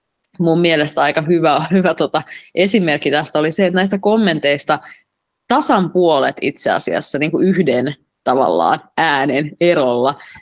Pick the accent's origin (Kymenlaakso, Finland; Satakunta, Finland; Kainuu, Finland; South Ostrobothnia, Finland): Kainuu, Finland; itsekin olen kotoisin tuolta alun perin Kainuusta